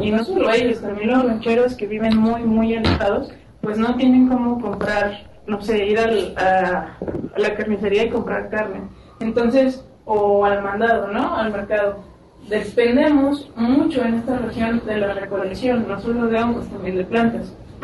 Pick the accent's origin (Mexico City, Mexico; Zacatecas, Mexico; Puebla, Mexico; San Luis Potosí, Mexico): Zacatecas, Mexico; now in Villa Guerrero, Mexico; E incluso cuando vinieron mis papás a vivir acá, porque somos de Zacatecas